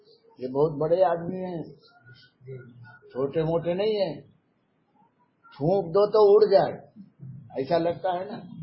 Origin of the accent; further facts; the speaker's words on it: Nagpur, Maharashtra, India; میں ناگپور کا رہنے والا ہوں،